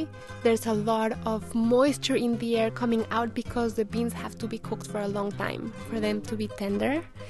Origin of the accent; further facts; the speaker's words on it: Mexico City, Mexico; I was born and raised in Mexico City.